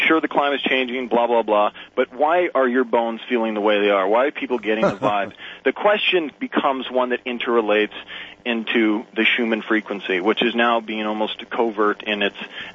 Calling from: Manitoba, Canada; I'm calling from Manitoba on CJOB.

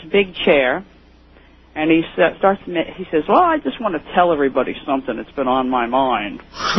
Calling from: Woodbridge, New Jersey, United States; from Woodbridge, New Jersey.

